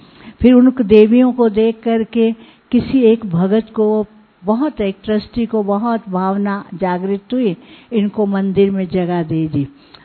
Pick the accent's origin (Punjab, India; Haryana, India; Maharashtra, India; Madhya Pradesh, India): Haryana, India; Karnal; मैं करनाल से हूँ, दिल्ली के पास से ही हूँ